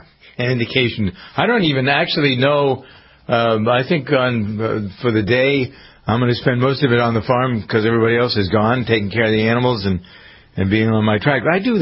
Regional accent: Framingham, Massachusetts, United States; There's a food bank here in Framingham, my hometown

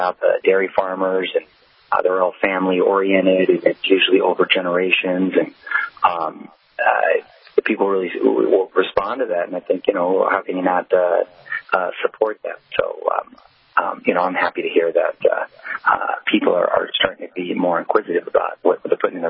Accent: San Diego, California, United States; I'm the Chargers because I was originally from San Diego and now claim L.A.

